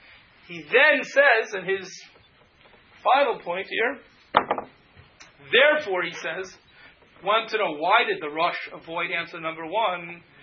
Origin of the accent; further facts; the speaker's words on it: Cincinnati, Ohio, United States; I grew up in Cincinnati. They were all over. Kentucky was my neighbor, you know what I mean?